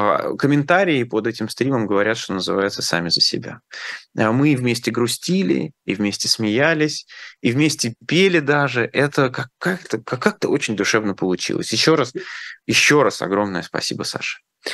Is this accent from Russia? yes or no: no; Kazakhstan; Другое дело, что меня это коробит как человек, который вырос не в России. Да? Я вырос в Казахстане, и для меня это большая разница.